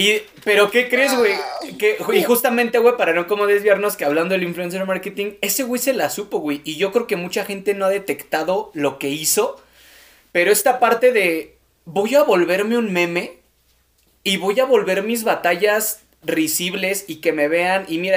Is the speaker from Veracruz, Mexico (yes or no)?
yes; Córdoba, Veracruz, Mexico; now in Pachuca, Mexico; Porque yo soy de Córdoba, Veracruz. Vivo en Pachuca Hidalgo, güey.